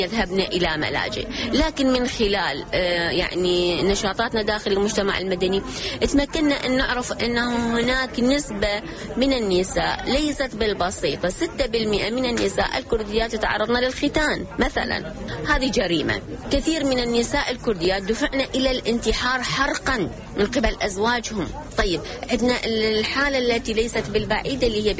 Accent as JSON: {"language": "Arabic", "country": "Iraq", "said": "إحنا مركز دراسات لحالات العنف ما عندنا بالعراق"}